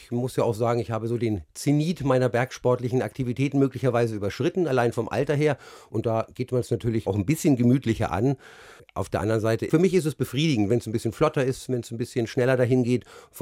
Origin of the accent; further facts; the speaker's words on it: Hamburg, Germany; born there; Die gab es nämlich in meiner Geburtsstadt Hamburg auch.